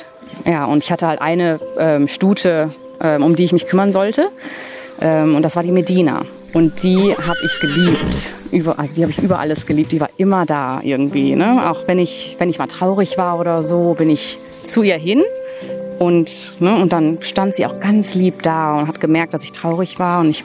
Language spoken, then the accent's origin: German; Germany; born there; in Deutschland geboren. Meine Mutter ist deutsch, mein Vater ist Libanese.